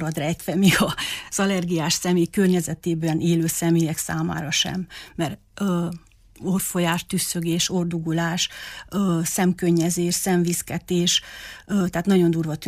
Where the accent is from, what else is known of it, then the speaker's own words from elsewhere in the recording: Csíkszentiván, Harghita, Romania; also born or lived in Târgu Mureș; Marosvásárhelyen születtem, a gyerekkoromat Csíkszentiványon töltöttem, az általános iskolát is itt végeztem